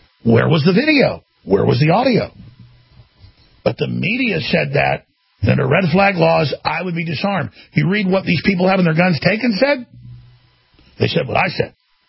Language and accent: English; Dallas, Texas, United States; I remember when I was growing up in Dallas, when it was the murder capital of the United States above Chicago